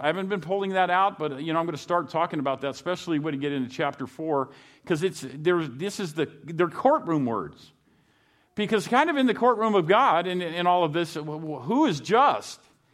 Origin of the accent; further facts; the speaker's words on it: Fresno, California, United States; Shoot, I'm from Roosevelt High School in Fresno, so you know what? I'm with you guys in that.